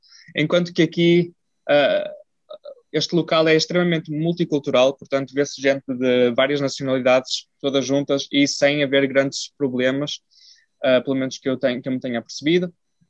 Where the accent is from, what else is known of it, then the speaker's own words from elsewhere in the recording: Portugal; moved away as an adult; now in Germany; Antes de ter saído de Portugal, e quando saí de Portugal para a Alemanha foi, na prática, a minha primeira grande viagem para fora de Portugal.